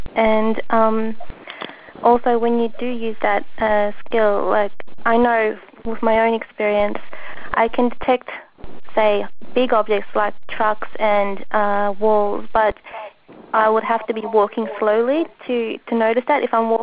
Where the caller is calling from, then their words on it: Victoria, Australia; I'm ringing from Victoria